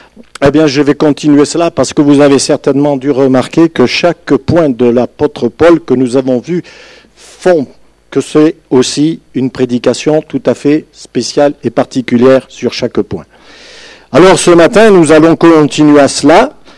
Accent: France; oh, même pas chez nous en France, on n'a pas connu ça

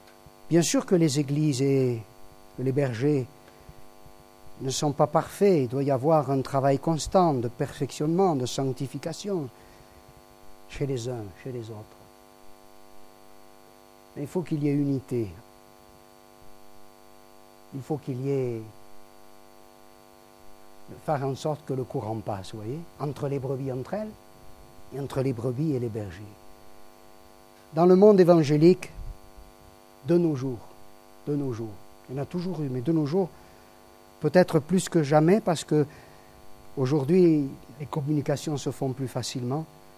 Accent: Toulouse, Occitanie, France; quand j'étais gamin, tout jeune à Toulouse.

